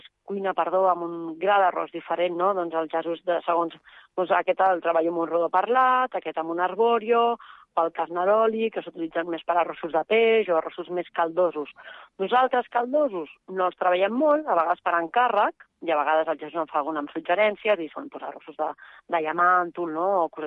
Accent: Catalonia, Spain; jo soc de l'Empordà.

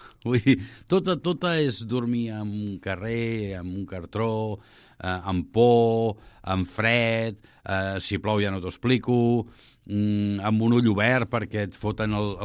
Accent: Barcelona, Catalonia, Spain; El Rabalero, jo sóc fill del Raval i estic molt orgullós de ser-ne.

